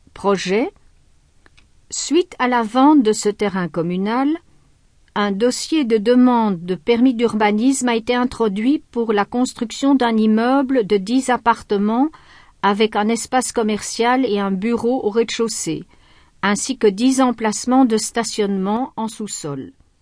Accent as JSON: {"language": "French", "town": "Ostend", "region": "Flanders", "country": "Belgium", "lives_now": "Brussels, Belgium", "said": "J'ai 77 ans, je suis originaire d'Ostende. Je me suis mariée à Bruxelles."}